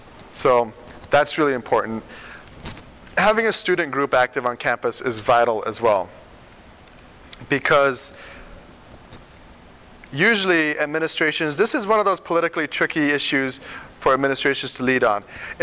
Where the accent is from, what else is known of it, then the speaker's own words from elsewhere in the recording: Florida, United States; I'm partly from Florida. I'm partly from a lot of places, it feels like.